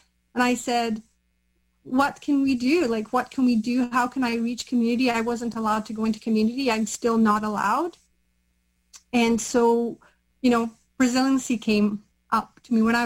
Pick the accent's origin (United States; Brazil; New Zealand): Brazil; now in Canada